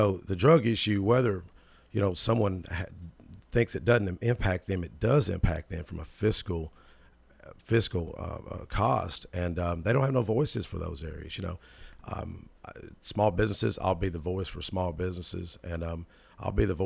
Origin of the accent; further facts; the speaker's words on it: Smyrna, Tennessee, United States; 47, born and raised in Smyrna, born at Old Seward Air Force Base.